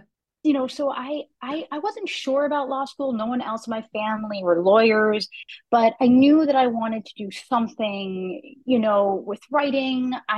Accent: Chappaqua, New York, United States; So I actually grew up where I live right now, not in the exact house, but I grew up in Chappaqua, which is in Westchester, New York.

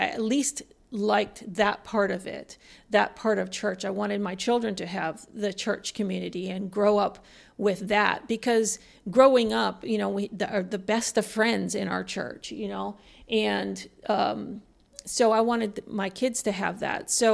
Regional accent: Hawaii, United States; moved away as an adult; I was born in Hawaii and spent a good 30 years of my life in Hawaii before moving to what we call the mainland. It's the continental U.S.

